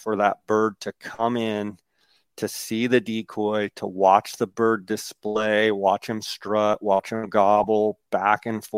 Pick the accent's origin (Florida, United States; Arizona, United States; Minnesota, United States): Arizona, United States; when I would be hunting Merriam's in my home state of Arizona or around in the West